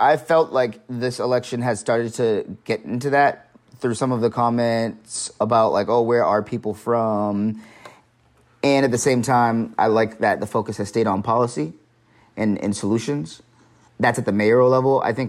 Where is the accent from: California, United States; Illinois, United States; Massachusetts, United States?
Massachusetts, United States; Boston; I grew up in the Bromley Heath Housing Projects